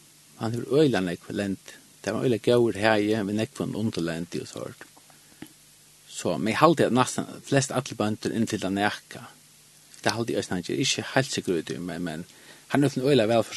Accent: Norrland, Sweden; Och jag växte upp i Norrland, det var fantastiskt.

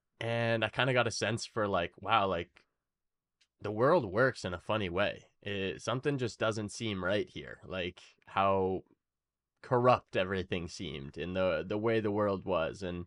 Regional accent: New England, United States; I grew up in the Western world, grew up in the United States, northeastern part, New England.

